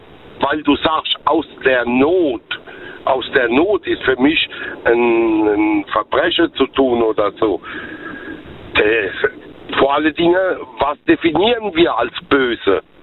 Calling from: Ludwigshafen, Rhineland-Palatinate, Germany; Aus Ludwigshafen.

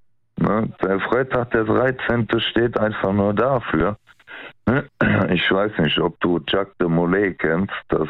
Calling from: Aachen, North Rhine-Westphalia, Germany; Ich komme aus Aachen.

